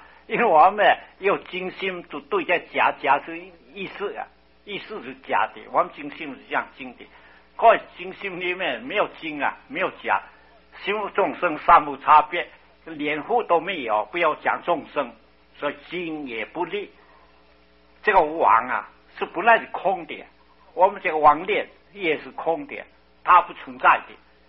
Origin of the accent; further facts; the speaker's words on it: China; 我是讲我们中国人再不精进啊